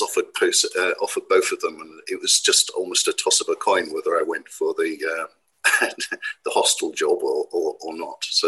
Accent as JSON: {"language": "English", "region": "Wales", "country": "United Kingdom", "tie": "born or raised there", "also_born_or_lived": "South Africa / Brazil", "said": "I come from a very complex background. I was born in South Africa. My mother was from Brazil. I lived in Brazil for a while. And then sort of as a kid and then arrived in North Wales, which was a bit of a jolt."}